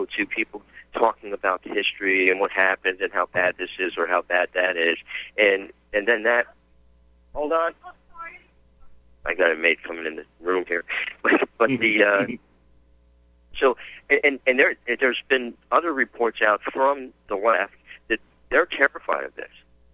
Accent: New Jersey, United States; I'm originally from New Jersey. I'm not going back there.

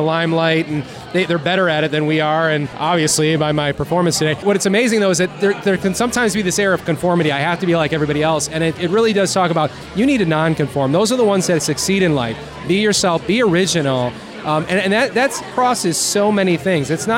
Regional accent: Alden, New York, United States; Buffalo, New York. Alden, New York, a small town outside near Lancaster. Nobody knows where it is.

